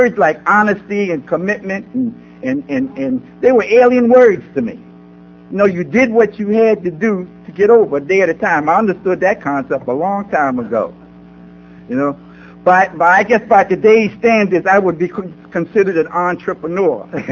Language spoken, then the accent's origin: English; New York, United States; So that growing up in New York